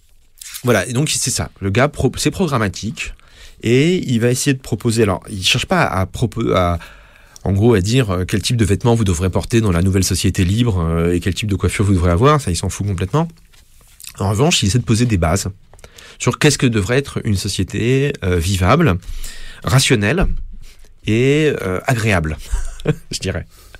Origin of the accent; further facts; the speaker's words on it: France; quand on les lit en tant que Français un petit peu habitué à la culture de la philosophie politique française